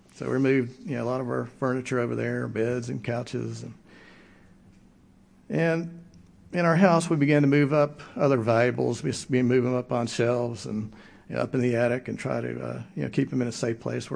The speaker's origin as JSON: {"language": "English", "town": "Williamson", "region": "West Virginia", "country": "United States", "tie": "born or raised there", "said": "That's the Great Flood of my hometown, Williamson, West Virginia, in the Tug River Valley. This was an event I went through with my family. I was in my early teens."}